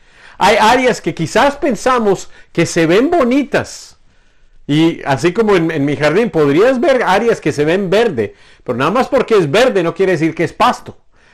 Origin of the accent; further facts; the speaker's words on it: Bogotá, Colombia; born there; mis primos, los provincianos, llaman a los bogotanos, que es de donde yo nací, cachacos.